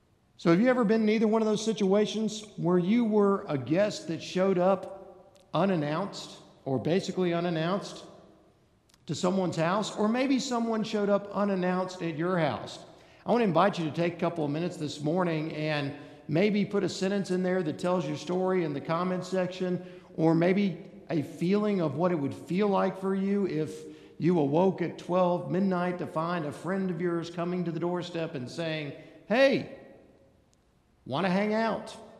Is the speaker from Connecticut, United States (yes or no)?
no; Atlanta, Georgia, United States; a group of friends and I decided we were going to spend the weekend in Atlanta. Atlanta's my hometown. We figured we would stay in my mom's house